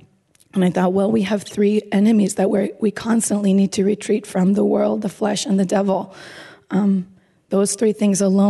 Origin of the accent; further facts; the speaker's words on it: Baltimore, Maryland, United States; moved away as an adult; now in Brașov, Romania; Okay, so, yes … I'm from Baltimore.